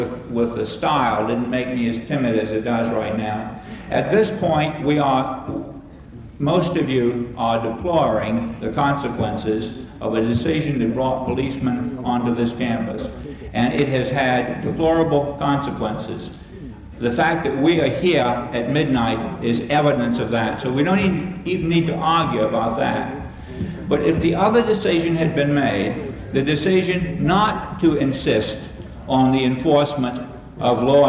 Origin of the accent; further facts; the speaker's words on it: South Carolina, United States; accent: Southern; You know, by now I think that my accent reveals the fact that I'm from the South, and I'm from South Carolina, and I left South Carolina